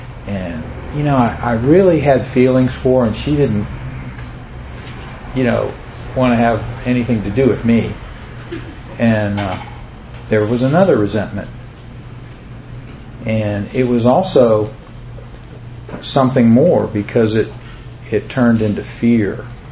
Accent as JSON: {"language": "English", "town": "Orlando", "region": "Florida", "country": "United States", "tie": "born or raised there", "also_born_or_lived": "Daytona Beach", "said": "But I was born on December 30th in 1954 in Daytona Beach. So I'm a native Floridian. And moved to Orlando in 1958, but my dad carpooled from Daytona to Orlando for about 4 years before we ended up moving."}